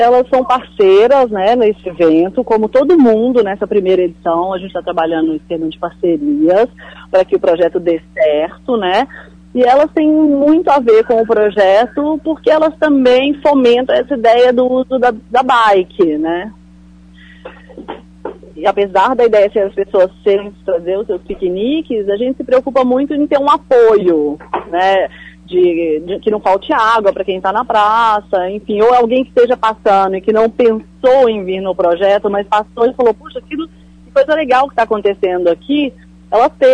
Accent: Belo Horizonte, Minas Gerais, Brazil; now in São Paulo, Brazil; eu sou daqui, né, de BH, moro em São Paulo há 12 anos.

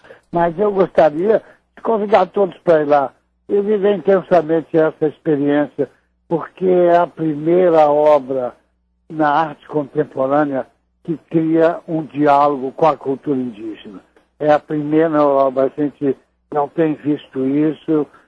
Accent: Belo Horizonte, Minas Gerais, Brazil; born there; eu nasci em Belo Horizonte

